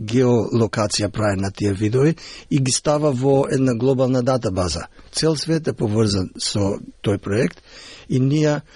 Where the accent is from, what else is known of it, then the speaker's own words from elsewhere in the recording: Štip, Eastern, North Macedonia; Уште како дете во Штип, во театарот, бев инспириран